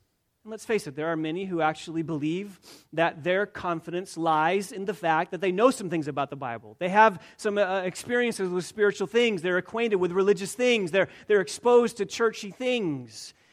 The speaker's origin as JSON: {"language": "English", "region": "Michigan", "country": "United States", "tie": "born or raised there", "said": "I grew up in West Michigan, and the church that I was raised"}